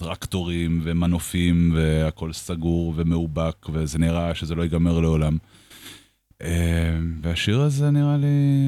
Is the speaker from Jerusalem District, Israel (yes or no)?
yes; Jerusalem, Jerusalem District, Israel; אני ירושלמי. כאילו, אי אפשר להוציא את הירושלמיות ממני, למרות שאני כבר לא גר בירושלים.